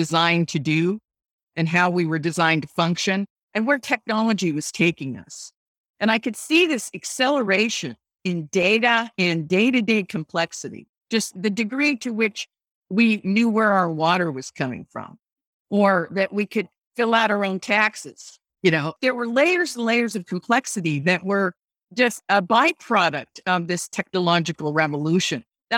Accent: Japan; Whether it was my background of growing up in Japan and then experiencing the Vietnam War through my father's work

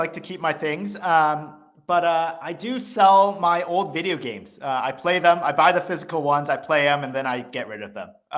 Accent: Hong Kong; This was when I was growing up in Hong Kong.

